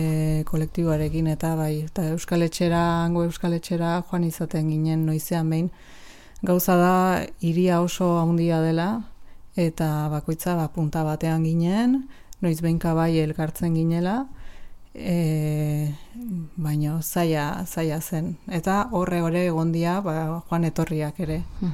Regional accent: Basque Country, Spain; also born or lived in Nicaragua; hemengoa naiz, bale? Baina, bueno, jaiotzez, ba, nikaragüense, odolez gernikarra, nire familia guztia angoa delako, baina parte handi bat, mexikana.

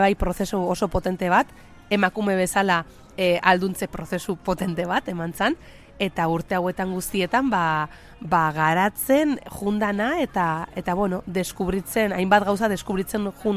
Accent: Vitoria-Gasteiz, Basque Country, Spain; also born or lived in Navarre; ni Gasteizarra naiz, Gasteizen jaio nintzen. Egia da, beti esaten dut, akatela odol nasketa moduko bat, ze Nafarroan eman ditut nire bizitzako urte asko, ama ere eta aman ardetik danak Nafarra dia

